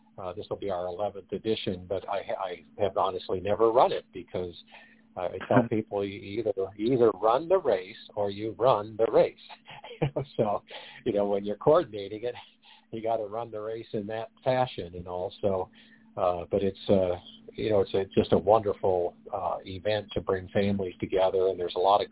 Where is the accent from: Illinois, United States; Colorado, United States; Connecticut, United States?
Colorado, United States; Colorado Springs; moved away; So we always go to Colorado Springs every year, which I mentioned earlier, that's my hometown. It's where I grew up.